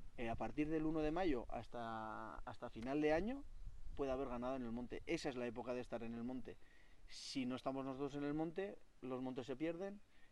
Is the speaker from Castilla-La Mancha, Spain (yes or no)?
no; Arruazu, Navarre, Spain; also born or lived in Pamplona; Somos de Arruazu, pero vivíamos en Pamplona y alrededores. Entonces, con ya unos 20 años, teníamos muy claro que queríamos ir a vivir a Arruazu, un pueblo de 100 habitantes, que está a 35 kilómetros de Pamplona